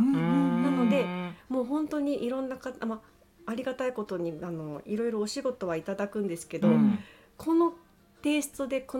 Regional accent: Saga, Japan; 地元佐賀なので、うんうん、全然同じじゃないですけど、うん、まあ、周り田んぼだし、

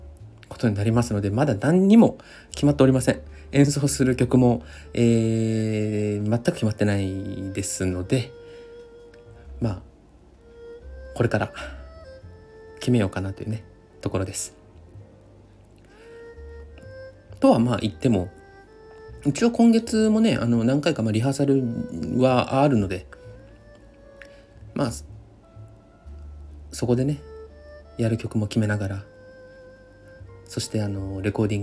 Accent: Hiroshima, Japan; まあ僕は地元が広島県なんですけれども、まあお隣なんですよね、島根県っていうのは。

